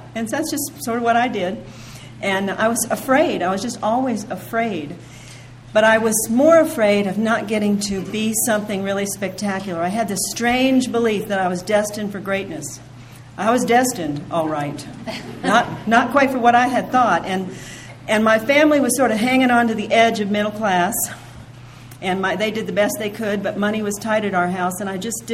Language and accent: English; Ohio, United States; born there; I was born in Ohio, and I have parents. I'm a baby boomer.